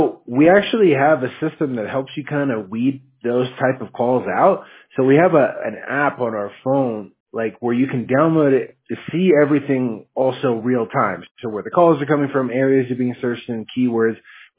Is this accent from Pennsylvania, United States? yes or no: no; Monroe, Washington, United States; now in California, United States; I'm from Monroe. It's in Snohomish County.